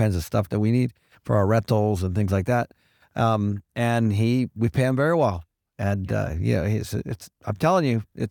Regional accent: Seattle, Washington, United States; Now, I'm from Seattle, so I cannot even believe that myself.

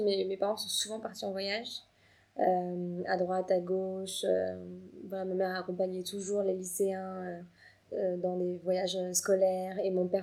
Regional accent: Île-de-France, France; Ma jeunesse, j'ai commencé le début de mon enfance à Paris, à côté de Paris.

